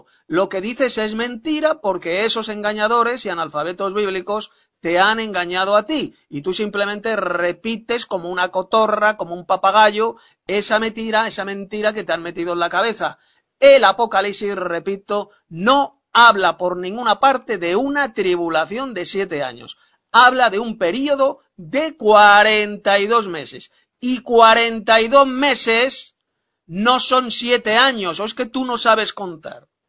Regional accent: Madrid, Community of Madrid, Spain; de Madrid, España.

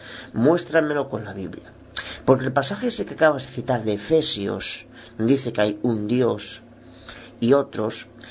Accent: Galicia, Spain; de Galicia, España.

